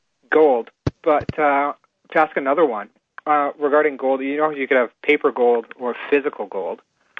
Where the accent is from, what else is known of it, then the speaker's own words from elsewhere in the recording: Canada; Well, I'm Canadian, so I cannot donate